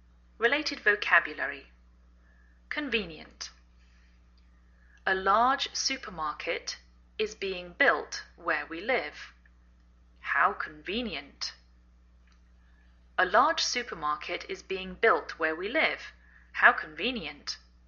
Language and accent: English; England, United Kingdom; now in United States